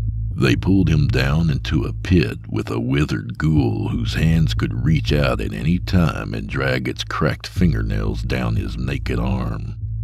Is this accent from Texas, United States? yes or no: yes; Texas, United States; What can I say? I'm a Texan.